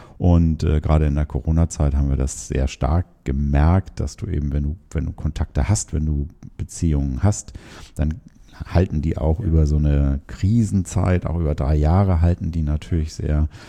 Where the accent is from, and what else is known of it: Hamburg, Germany